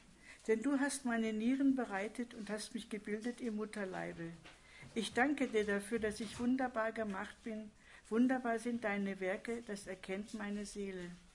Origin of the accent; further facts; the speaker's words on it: Essen, North Rhine-Westphalia, Germany; Ich bin in Essen groß geworden, habe dort mal eine Freundin besucht.